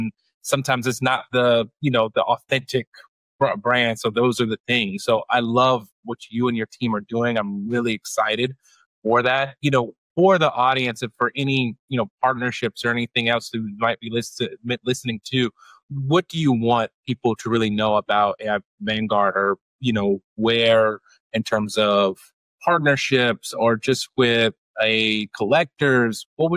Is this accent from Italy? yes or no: yes; Italy; moved away; And I came from, my wife and I came from Italy.